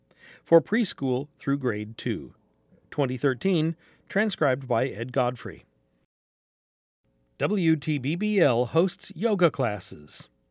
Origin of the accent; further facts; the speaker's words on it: Mexico; now in United States; I'm from Mexico and currently volunteering